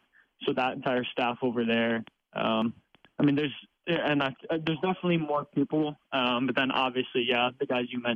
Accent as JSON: {"language": "English", "region": "Illinois", "country": "United States", "said": "I'm from north of Chicago."}